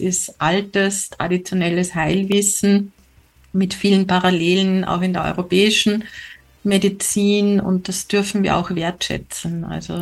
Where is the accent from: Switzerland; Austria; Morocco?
Austria; Upper Austria; ich komme aus Oberösterreich, meine Uroma hat auch immer Suppen zum Frühstück gegessen